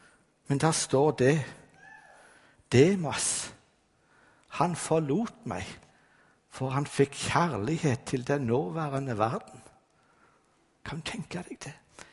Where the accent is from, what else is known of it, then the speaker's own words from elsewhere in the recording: Sandnes, Rogaland, Norway; Ja, jeg kom fra Sandnes.